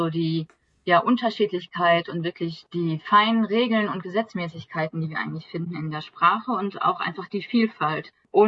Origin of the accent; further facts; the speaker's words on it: North Rhine-Westphalia, Germany; now in Cameroon; dass man mit einem Bein in meiner Heimatstadt stehen kann und mit einem Bein in Holland.